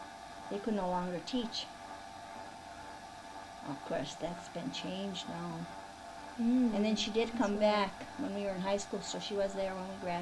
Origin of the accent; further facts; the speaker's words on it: Ishpeming, Michigan, United States; born there; I was born in Ishpeming, Michigan.